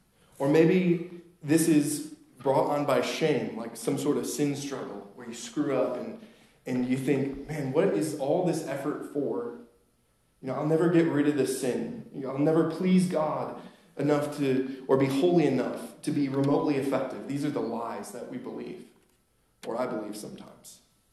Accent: New York, United States; And we moved down here like 5 or 6 years ago, coming from New York most recently. And we grew up in New York, very fortunate to have pastors as dads, both of us.

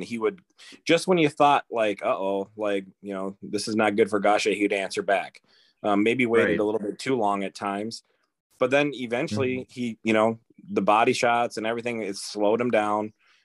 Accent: Minnesota, United States; as a Minnesotan, I feel obligated to point out all of those judges from Illinois.

